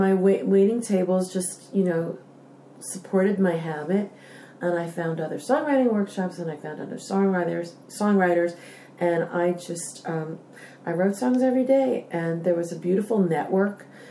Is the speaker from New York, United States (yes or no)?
yes; Long Island, New York, United States; And I didn't live in Hollywood. I grew up on Long Island.